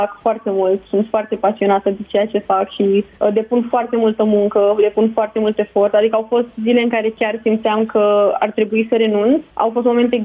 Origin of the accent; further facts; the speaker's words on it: Bolintin-Vale, Giurgiu County, Romania; Bolintin Vale, județ Giurgiu.